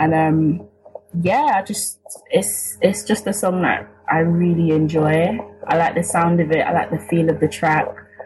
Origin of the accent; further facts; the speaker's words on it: London, United Kingdom; I am from London.